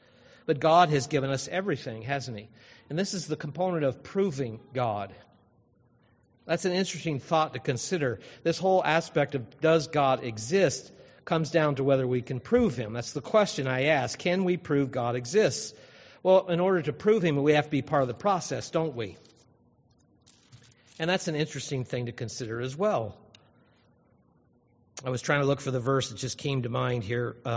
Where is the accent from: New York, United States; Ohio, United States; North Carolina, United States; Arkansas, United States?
Ohio, United States; now in Wisconsin, United States; Because I wouldn't be in Wisconsin. I'd be somewhere else because I grew up in Ohio.